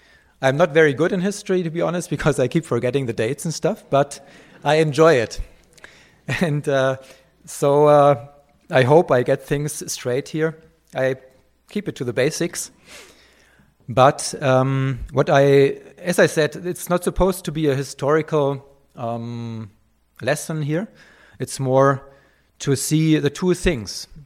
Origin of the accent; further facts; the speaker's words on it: Bavaria, Germany; Bavaria, not only because I come from Bavaria